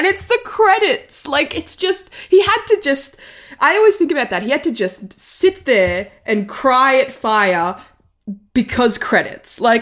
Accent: Italy; I'm from Italy.

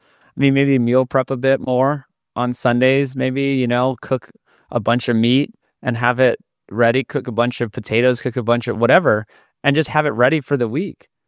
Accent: Hawaii, United States; Like my friends I grew up with in Hawaii, they are 40 and they're dads.

